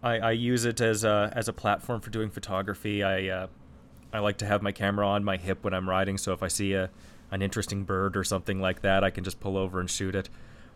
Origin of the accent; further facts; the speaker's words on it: Calgary, Alberta, Canada; born there; I was born in Calgary.